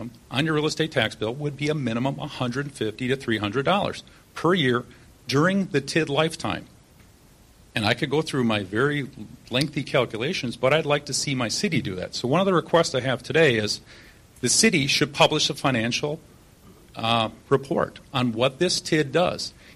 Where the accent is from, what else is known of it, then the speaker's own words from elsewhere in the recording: West Milwaukee, Wisconsin, United States; I grew up in West Milwaukee near Miller Park my entire lifetime.